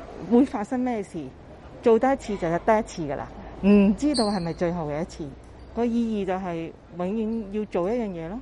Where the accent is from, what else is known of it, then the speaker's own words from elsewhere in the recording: Hong Kong; 所以變咗而家我哋香港人仲更加要有之前嘅體驗咧